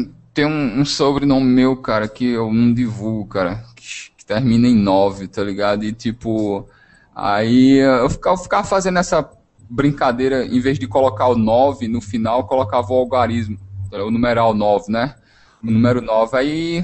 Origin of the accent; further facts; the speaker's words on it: Paraíba, Brazil; Mas eu sou Paraíba mesmo, tá ligado?